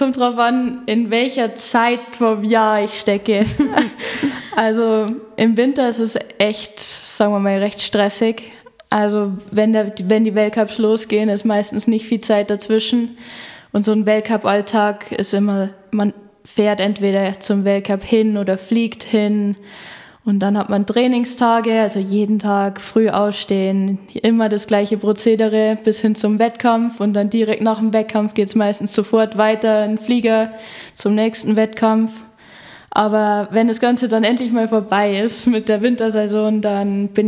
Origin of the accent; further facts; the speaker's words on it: Neuschönau, Bavaria, Germany; ich bin 21, ich bin aufgewachsen in Neuschenau in Reichenberg. Ich komme aus einer Skifahrerfamilie vom Sport Eichinger